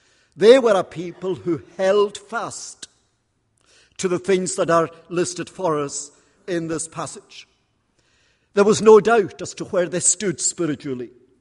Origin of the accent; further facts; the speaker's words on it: Scotland, United Kingdom; first language Scottish Gaelic; English is a second language; I must say that when your church bulletin suggested that I might preach in Gaelic, which is my native tongue